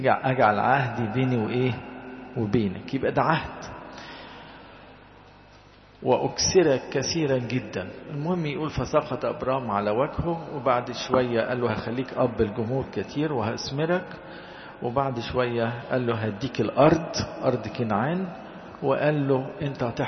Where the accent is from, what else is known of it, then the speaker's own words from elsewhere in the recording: Egypt; احنا عندنا في مصر هنا السبوع عملوه 7 أيام